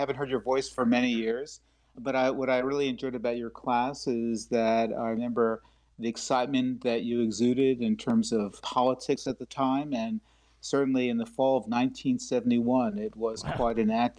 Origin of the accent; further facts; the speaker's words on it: Queens, New York, United States; Yeah, I was born in Jackson Heights, Queens, in a two-bedroom, small rent-controlled apartment. And as I love to tell people, at the age of 9, I would hop on the elevated 7 line and either go to Shea Stadium or the New York World's Fair in 1964.